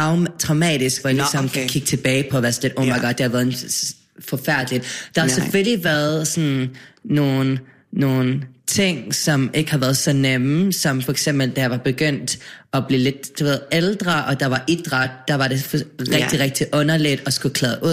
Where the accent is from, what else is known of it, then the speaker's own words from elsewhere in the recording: Aarhus, Central Denmark Region, Denmark; jeg er født og opvokset i Aarhus.